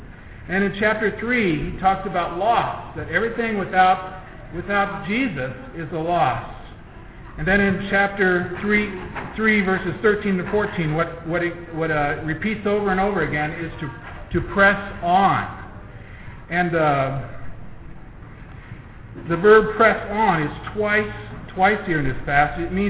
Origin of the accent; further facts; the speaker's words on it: Ashland, Ohio, United States; I'm from Ashland County. I was born in Ashland Samaritan Hospital. And when I grew up, I went to Hillsdale High School.